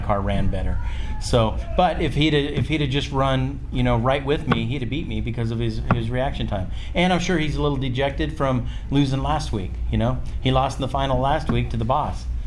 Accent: Alturas, California, United States; I call this my home racetrack because I grew up in Alturas, California. This was the closest national event to where I used to live. It's a little town, you know, northeastern California.

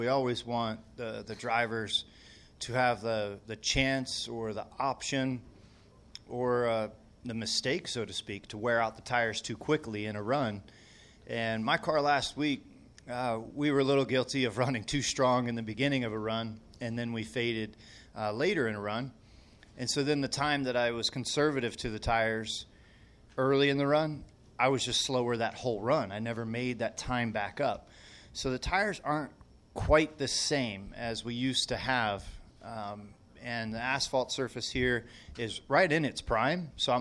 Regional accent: Las Vegas, Nevada, United States; So fun to come back and represent my hometown, and maybe this time we'll break through for a victory.

